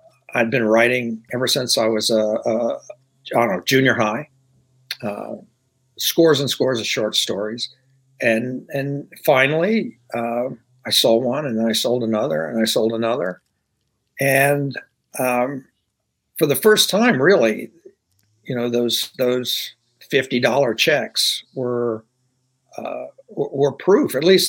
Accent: Louisiana, United States; Hi, you know … from Louisiana.

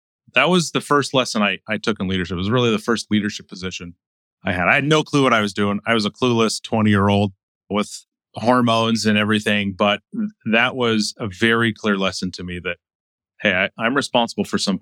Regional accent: Utah, United States; So I grew up in Utah, and I grew up in the Mormon faith as a Latter-day Saint.

